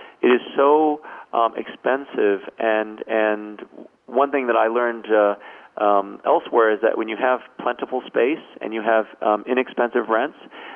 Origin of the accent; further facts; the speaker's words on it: Hawaii, United States; maybe I'm saying it because I'm someone from Hawaii